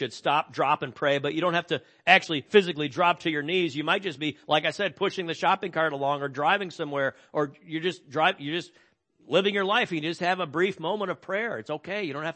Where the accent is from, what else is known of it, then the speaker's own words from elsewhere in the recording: Chicago, Illinois, United States; now in Washington, United States; See, I'm from Chicago, and a little bit of snow does not bother me at all.